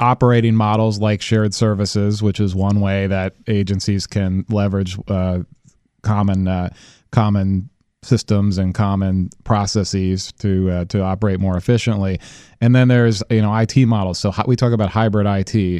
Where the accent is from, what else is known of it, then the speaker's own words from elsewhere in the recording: Midwest, United States; moved away as an adult; now in Washington, United States; Indeed. I grew up in the Midwest and attended Purdue University. And then I came out here to D.C. for a job in 1988 when President Reagan was still in office.